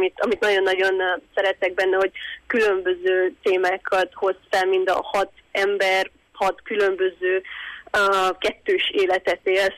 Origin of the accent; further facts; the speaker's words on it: Târgu Mureș, Mureș County, Romania; mindannyian kb. Marosvásárhelyről vagyunk